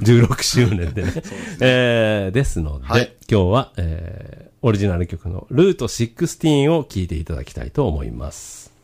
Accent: Yokosuka, Kanagawa, Japan; 自分が生まれ育った、まあ、横須賀のね、

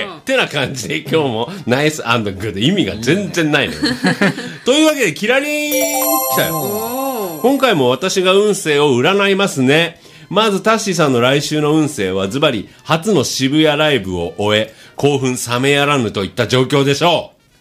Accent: Fukuoka, Japan; 自分福岡育ちなんで、ラーメン食べまくってましたから。

